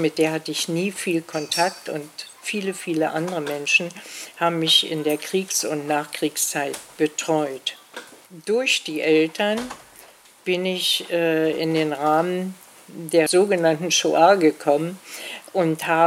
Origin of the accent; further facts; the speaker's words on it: Berlin, Germany; born there; Ich bin 1937 in Berlin geboren, Kind jüdischer Eltern.